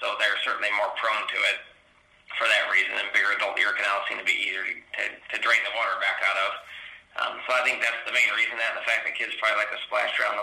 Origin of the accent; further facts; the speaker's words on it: St. Louis, Missouri, United States; I grew up around the St. Louis area